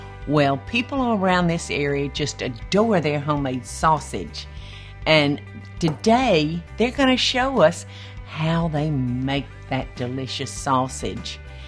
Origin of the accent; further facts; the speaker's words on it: Albany, Georgia, United States; now in Savannah, United States; Y'all, I told y'all I'm from Albany, Georgia. And when we would get together with friends there, it was a fish fry, because there's so many ponds there to get good fresh fish.